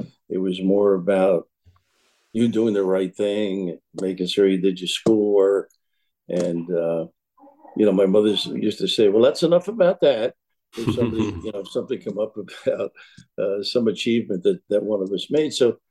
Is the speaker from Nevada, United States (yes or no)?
no; Kearney, New Jersey, United States; Yeah, it is Kearney, but it's probably more Hudson County. As I mentioned, soccer was the biggest sport in Kearney